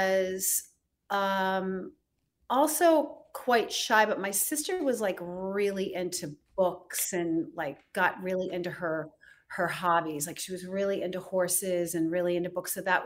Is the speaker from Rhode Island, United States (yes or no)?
yes; Rhode Island, United States; I grew up in Rhode Island, and my parents became naturalized citizens. My father immigrated from Turkey, and my mother immigrated from England.